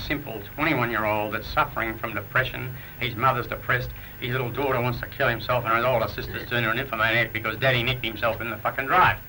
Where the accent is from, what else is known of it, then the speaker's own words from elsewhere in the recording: Australia; I'm Australian, pal.